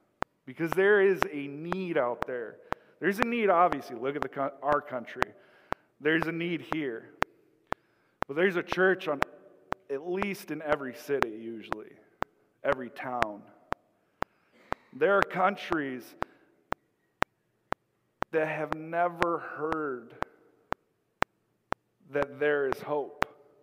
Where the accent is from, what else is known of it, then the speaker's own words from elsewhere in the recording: Minnesota, United States; Let me tell you, again, I'm a Minnesotan through and through.